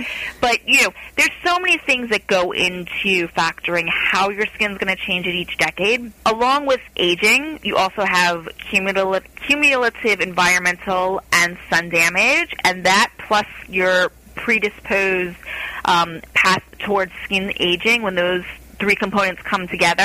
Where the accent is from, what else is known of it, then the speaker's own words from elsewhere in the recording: Florida, United States; I'm from Florida and born and raised, and you know, a lot of Floridians just don't feel like they need to bake in the sun all the time.